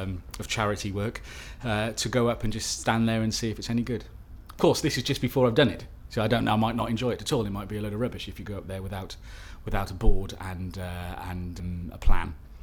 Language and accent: English; Cardiff, Wales, United Kingdom; I'm 39, and I come from Cardiff.